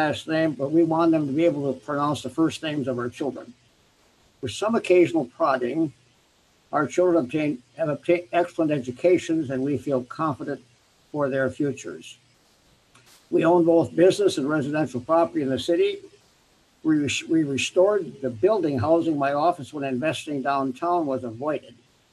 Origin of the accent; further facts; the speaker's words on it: Jamestown, North Dakota, United States; I was born and raised in Jamestown and obtained my early education and high school at St. John's Academy and the Jamestown Public Schools.